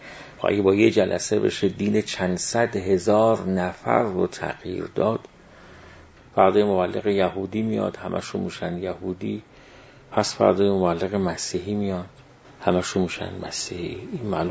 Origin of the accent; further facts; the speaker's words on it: Tehran, Tehran Province, Iran; در محیط تهران که بودم و اونجا رشد کردم و با اقشار مختلفی مرتبط بودم،